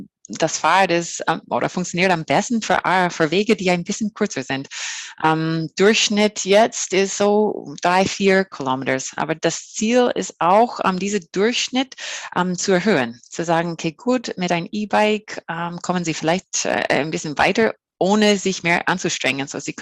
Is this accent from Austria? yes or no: no; Canada; German is a second language; now in Germany; ich komme aus Kanada und ich habe das Vergleich ist für mich zwischen Kanada und Deutschland